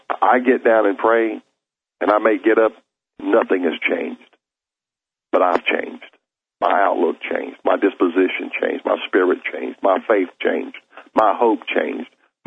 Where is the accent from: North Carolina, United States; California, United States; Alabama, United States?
North Carolina, United States; Charlotte; He said, where are you from? I said, Charlotte, North Carolina.